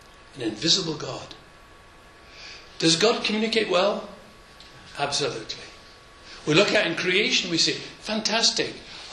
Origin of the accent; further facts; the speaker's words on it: England, United Kingdom; He's Dutch, I'm English.